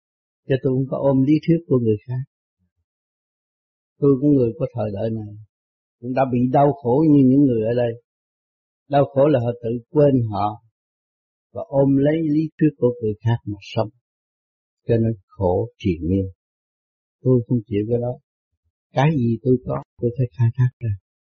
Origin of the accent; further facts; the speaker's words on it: Saigon, Ho Chi Minh City, Vietnam; Tôi ở Sài Gòn trong xứ Việt Nam, Chợ Lớn trong xứ Việt Nam. Tôi nói rõ hơn anh là tôi ở Chợ Lớn trong xứ Việt Nam.